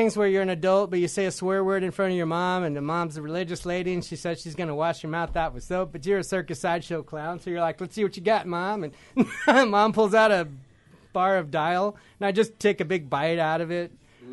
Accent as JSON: {"language": "English", "region": "Texas", "country": "United States", "said": "I'm from South Texas, and there's like an inch-long roach walking across the..."}